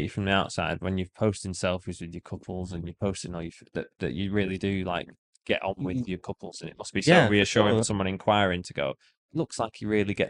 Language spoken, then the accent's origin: English; Blackpool, North West England, United Kingdom; I'm just from Blackpool, like, you know.